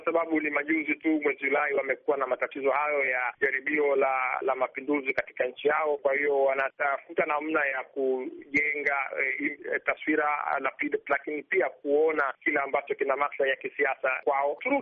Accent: Tanzania; kama Mtanzania

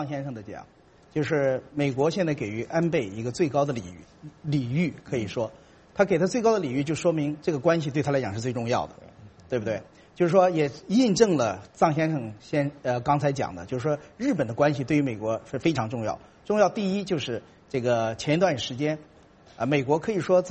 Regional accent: China; 作为我们在中国人来讲，我们更加知

